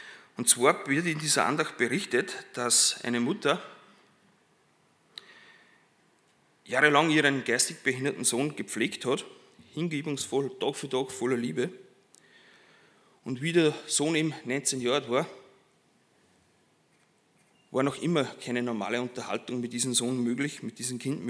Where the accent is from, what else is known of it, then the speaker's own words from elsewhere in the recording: Ampflwang, Upper Austria, Austria; ich komme aus Ampfelwang.